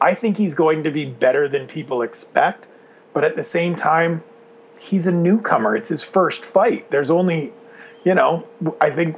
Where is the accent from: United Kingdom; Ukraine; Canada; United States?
Canada; as a fan of this sport, and as a Canadian